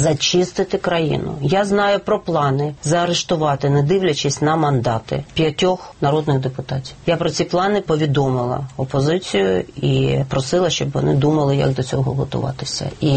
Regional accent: Kharkiv, Kharkiv Oblast, Ukraine; Тому що мій рідний Харків спить

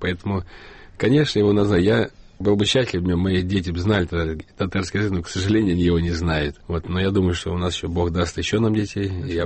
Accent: Kazan, Tatarstan, Russia; first language Ukrainian; also born or lived in Lviv; Ну, по роду я, когда родился в Львове, я был, конечно, на украинском языке разговаривал. Затем уже, когда приехали в Казань, русский язык стал моим основным языком общения.

